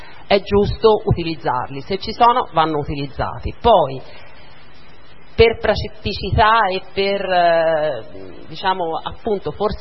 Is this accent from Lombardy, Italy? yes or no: no; Cavriglia, Tuscany, Italy; now in San Giovanni Valdarno, Italy; vengo dal comune di Cavriglia e sono a San Giovanni soltanto dal 2017.